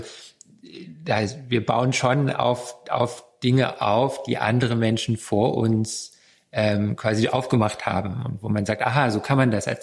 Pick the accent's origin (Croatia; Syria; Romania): Romania; now in Germany; Wir sind aus Rumänien nach Deutschland gekommen und das war so ein großes Ding.